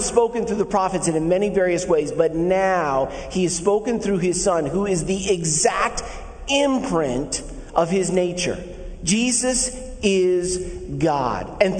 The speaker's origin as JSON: {"language": "English", "town": "Philadelphia", "region": "Pennsylvania", "country": "United States", "said": "And I'm from Philly, so I'm going to tell you the way it is."}